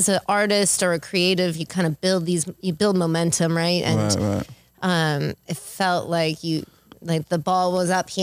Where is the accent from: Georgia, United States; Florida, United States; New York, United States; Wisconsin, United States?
Wisconsin, United States; I'm originally from Wisconsin.